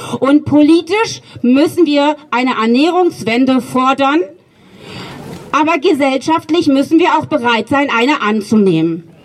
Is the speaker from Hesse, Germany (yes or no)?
no; Berlin, Germany; Ich komme selber aus Berlin, bin in einer Großstadt aufgewachsen und hatte viele, viele andere Probleme als Kind, eine alleinerziehende Erzieherin im Hochhausblock aufgewachsen